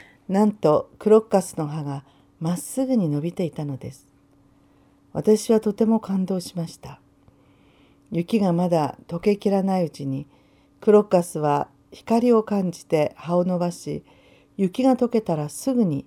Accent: Yubari, Hokkaido, Japan; 私は北海道の夕張で生まれ育ちました。

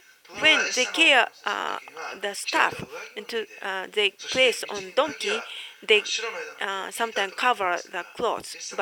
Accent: Osaka, Japan; English is a second language; I'm from Osaka, Kansai area

